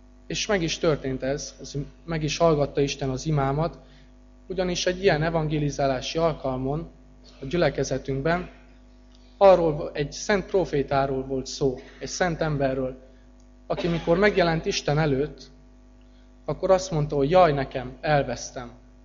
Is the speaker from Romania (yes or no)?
yes; Lupeni, Hunedoara County, Romania; now in Satu Mare, Romania; Egy innen 400 kilométerre található városból, Lupénból jöttem